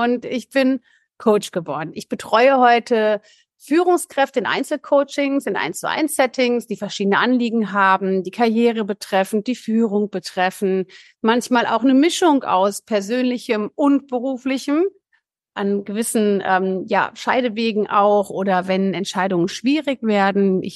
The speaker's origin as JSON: {"language": "German", "town": "Cologne", "region": "North Rhine-Westphalia", "country": "Germany", "said": "Ich bin Business Coach und Trainerin für Führungskräfte und Teams. Ich komme aus Köln"}